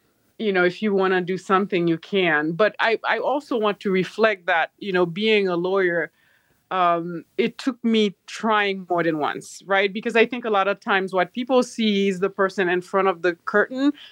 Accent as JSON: {"language": "English", "country": "Haiti", "tie": "born or raised there", "said": "You know, growing up in Haiti, the poverty that I saw around me"}